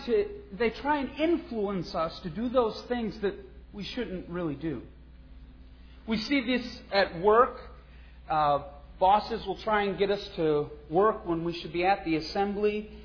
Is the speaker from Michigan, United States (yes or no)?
no; Wisconsin, United States; As you know, I come from Wisconsin. You can tell from my accent. I have been preaching since about 16 or 17. Preached in quite a bit of different congregations in Wisconsin.